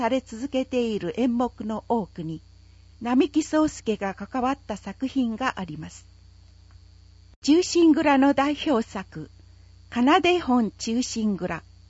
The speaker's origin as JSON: {"language": "Japanese", "town": "Mihara", "region": "Hiroshima", "country": "Japan", "tie": "born or raised there", "said": "三原で生まれ育ち、その間たくさんの人のお世話になりました。"}